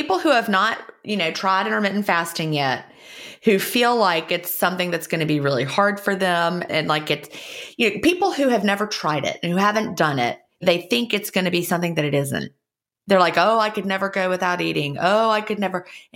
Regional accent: the South, United States; But yeah, I'm a Southerner. We color our hair a lot down here.

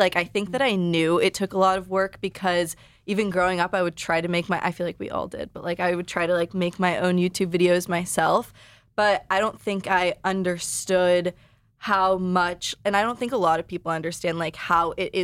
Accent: San Diego, California, United States; SD Slimes, because I'm from San Diego.

